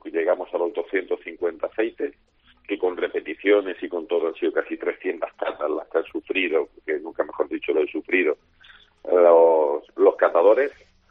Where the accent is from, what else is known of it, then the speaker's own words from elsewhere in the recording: Jaén, Andalusia, Spain; Y yo es que soy de Jaén, yo soy un fabricante de aceite de Jaén.